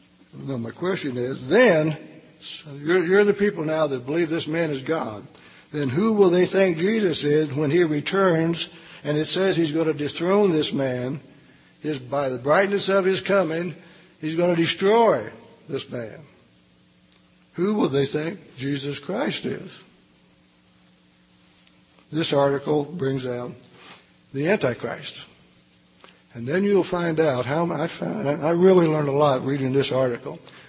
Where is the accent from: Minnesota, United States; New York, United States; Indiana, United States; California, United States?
Indiana, United States; Anderson; also born or lived in Chicago; I was born in Anderson, Indiana, and I lived in Indiana all my life, except for 2 years I was in Chicago going to school.